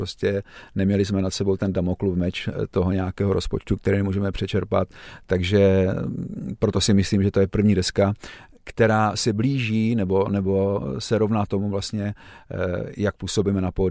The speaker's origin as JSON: {"language": "Czech", "town": "Karviná", "region": "Moravian-Silesian Region", "country": "Czechia", "said": "No tak my jsme kapela, která měla vždycky rockové ambice, protože pocházíme z Karviné"}